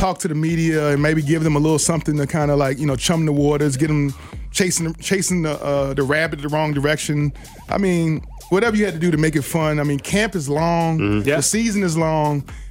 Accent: Richmond, Virginia, United States; I was talking to some guys back from Richmond, Virginia, my hometown.

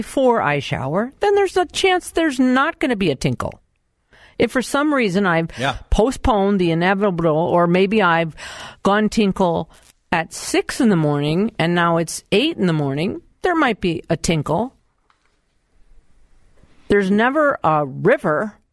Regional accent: Minneapolis, Minnesota, United States; So I said … I was born and raised in Minneapolis. I went to Marshall U High School. I went to the University of Minnesota.

